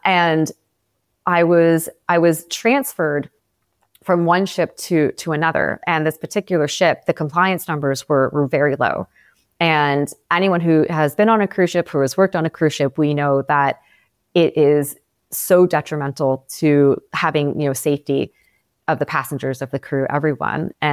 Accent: Toronto, Ontario, Canada; We're both from Toronto. It was a local organization here in Toronto.

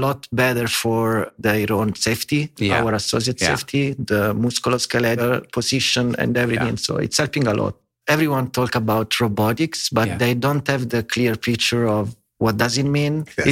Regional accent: Italy; English is a second language; moved away as an adult; also born or lived in Germany; now in United States; I'm Italian, of course, as my English accent suggests.

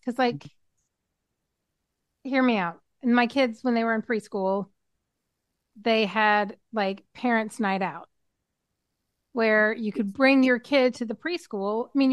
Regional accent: Kentucky, United States; I grew up in Kentucky, so...

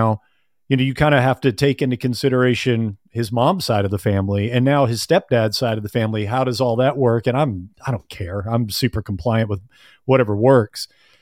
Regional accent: Texas, United States; And I think this is a Southern thing, like growing up in Texas for the majority of my life is

